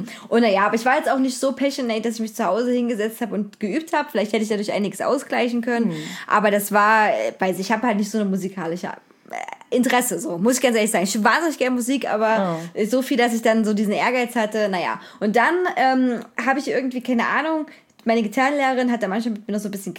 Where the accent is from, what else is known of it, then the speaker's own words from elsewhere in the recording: Reinsdorf, Saxony, Germany; Ich kann ja sagen, wo ich herkomme, aus Reinsdorf, ist nah an Zwickau